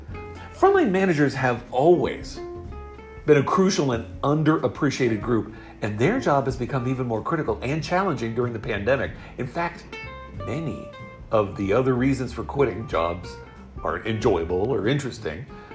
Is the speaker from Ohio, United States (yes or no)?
yes; Columbus, Ohio, United States; There are situations in my hometown of Columbus, Ohio